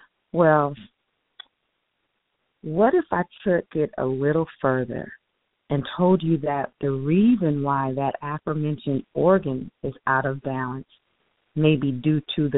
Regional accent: United States; Growing up in the States, I'm accustomed to the concept that there are 7 major chakras which are located along the spine.

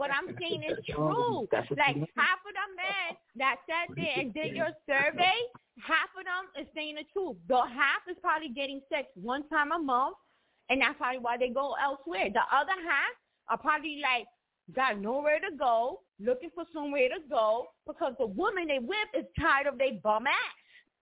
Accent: United States; Like, you ask me where I'm from. I'm from America. But my background, you know, it can get technical.

